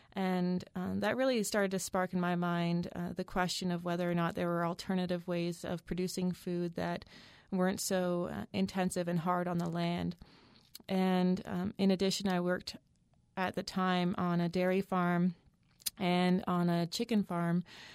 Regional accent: Canada; now in Utah, United States; when I was a master's student in Canada. I'm actually from Canada

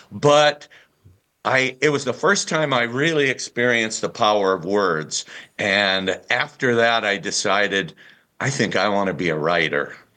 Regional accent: Hammond, Indiana, United States; I was born in Gary, raised in the Hessville neighborhood of Hammond. I went to Morton High School.

